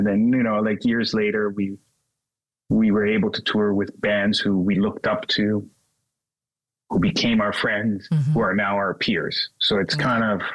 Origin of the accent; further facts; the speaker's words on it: Calabria, Italy; I grew up in Calabria, so.